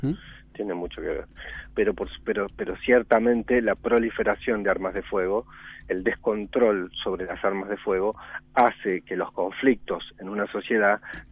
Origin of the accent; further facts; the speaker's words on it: Argentina; uno de los resultados que más nos enorgullecen como argentinos